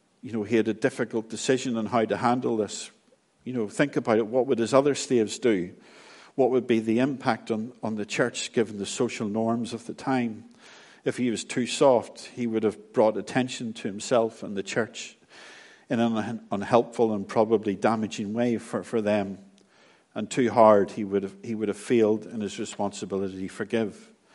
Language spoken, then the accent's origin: English; Northern Ireland, United Kingdom; You know, you hear from my accent, you all know where I'm from, and there's many communities in Northern Ireland.